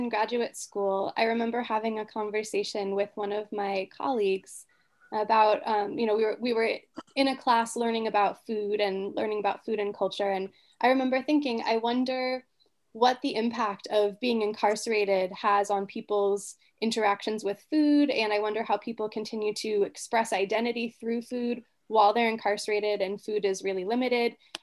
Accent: Florida, United States; I grew up in Florida, where there are lots of orange groves and you know, certain kinds of fish in the ocean around us.

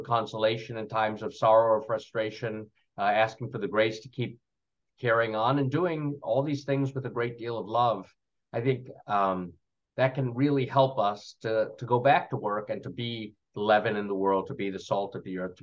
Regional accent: India; You know, I'm Indian, but we have a lot of, for example, African priests

